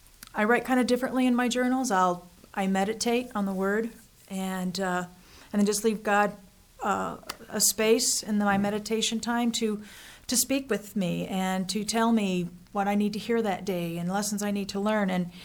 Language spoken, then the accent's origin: English; Lakewood, United States; Moving back to the house that I grew up in Lakewood, brought up a lot of family issues